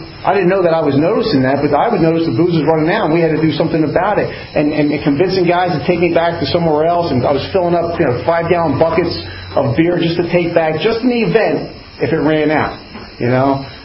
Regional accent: Pottstown, Pennsylvania, United States; You know, I grew up here in Pottstown, great loving family.

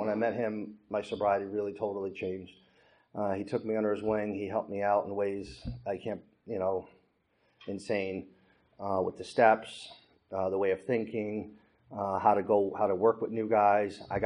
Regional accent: Milford, Connecticut, United States; also born or lived in Hollywood, Florida; You know, I grew up in Milford, Connecticut, and I wanted to go back there.

